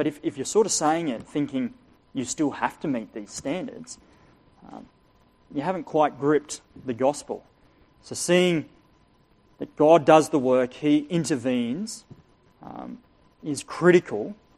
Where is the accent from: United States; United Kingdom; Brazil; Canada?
United Kingdom; England; But yeah, we're English, so we like to have a lucky dip with the Bible.